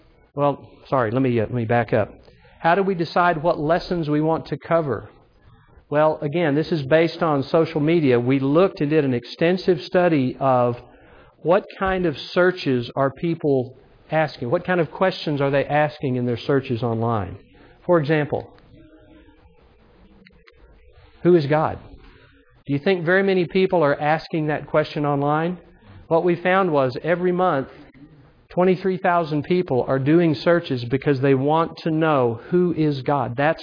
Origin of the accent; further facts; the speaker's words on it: Texas, United States; I have to be careful. I'm from Texas, so that sometimes, you know, that's a different language.